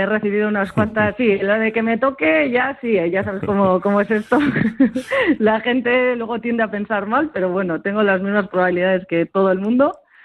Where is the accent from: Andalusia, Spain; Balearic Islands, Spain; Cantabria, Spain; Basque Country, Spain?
Basque Country, Spain; Bilbao; que nos emocionemos como buenos bilbaínos